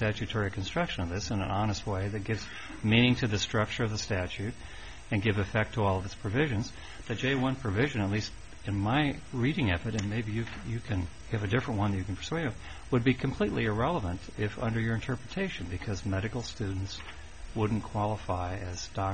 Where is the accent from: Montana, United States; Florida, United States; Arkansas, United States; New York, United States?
Montana, United States; Let's say you've been in H-1B in my home state of Montana